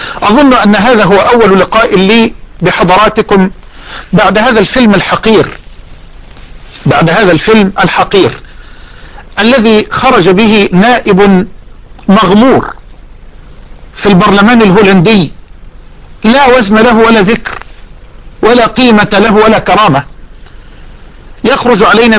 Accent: Damouh, Egypt; في قريتنا المتواضعة الكريمة صاحبة الود والدفء والحنان قرية دموه

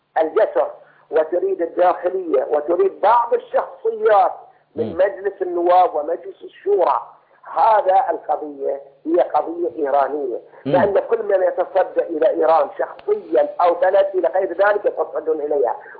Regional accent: Qatar; حصل عندنا في قطر

